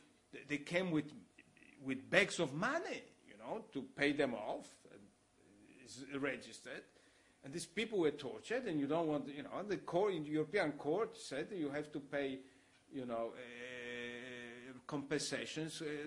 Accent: Poland; I come from Poland, which is so-called the most religious country under the sun

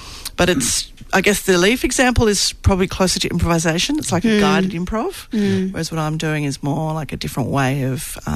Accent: Perth, Western Australia, Australia; I'm from Perth originally

